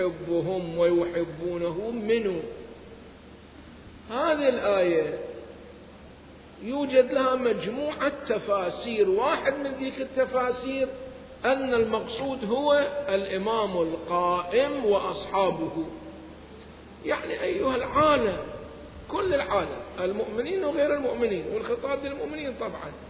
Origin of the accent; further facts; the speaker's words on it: Iraq; عبد الله ابن الحسن هنا مدفون عندنا بالعراق طريق الديوانية.